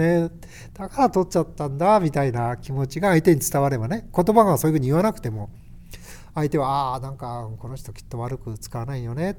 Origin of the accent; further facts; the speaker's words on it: Kushiro, Hokkaido, Japan; 地元釧路の高校生とか、